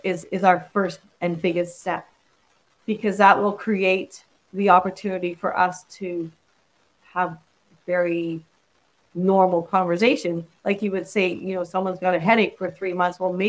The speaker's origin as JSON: {"language": "English", "country": "Canada", "said": "I feel almost ashamed that as a Canadian communities"}